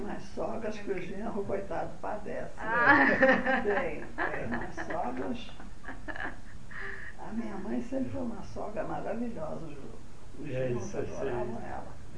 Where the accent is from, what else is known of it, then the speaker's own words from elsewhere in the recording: Rio de Janeiro, Brazil; accent: carioca; Nasci, eu sou carioca da Gema.